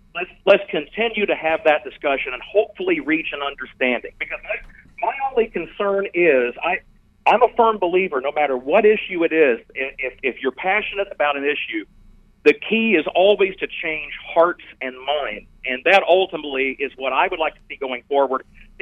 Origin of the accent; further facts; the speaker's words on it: Midwest, United States; I grew up in the Midwest